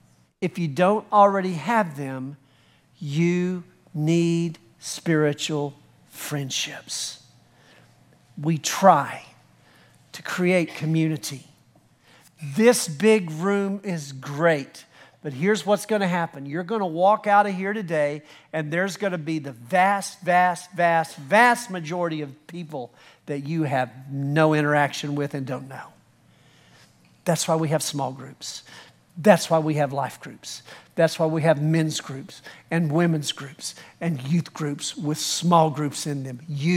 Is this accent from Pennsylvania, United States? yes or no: no; Texas, United States; Well, we're from Texas. We're very, very independent, aren't we? We're from West Texas.